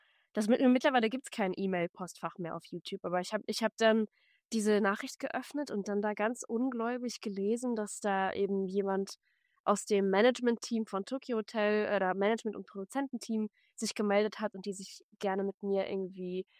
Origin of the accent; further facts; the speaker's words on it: Offenburg, Baden-Württemberg, Germany; born there; now in Berlin, Germany; seit 2015 bin ich nach Berlin gezogen, komme gebürtig aus Offenburg am Rande des Schwarzwalds und bin eigentlich in einer Musikerfamilie aufgewachsen